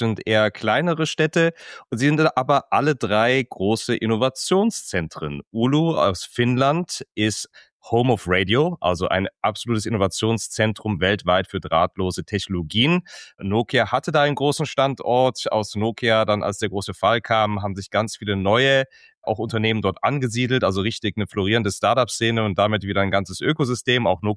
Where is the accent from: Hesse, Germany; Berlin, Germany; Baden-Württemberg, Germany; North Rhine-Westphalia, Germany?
North Rhine-Westphalia, Germany; Aachen; Ich komme ja als Aachener aus einer Regenstadt.